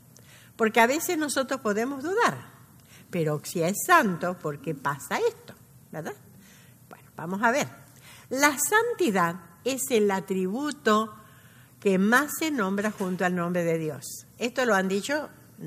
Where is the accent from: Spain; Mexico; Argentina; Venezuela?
Argentina; soy argentina. Y en la Argentina estaba famoso en los años que yo era adolescente